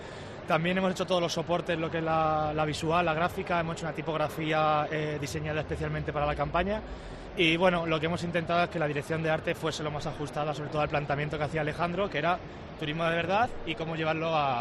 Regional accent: Madrid, Community of Madrid, Spain; now in Málaga, Spain; yo soy de Madrid y llevo 12 años en Málaga y, de hecho, bueno, creo que me conozco gran parte de la provincia

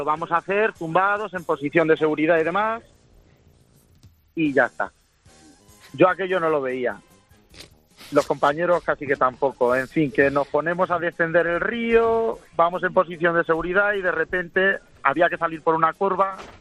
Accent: Ciudad Real, Castilla-La Mancha, Spain; Soy de Ciudad Real

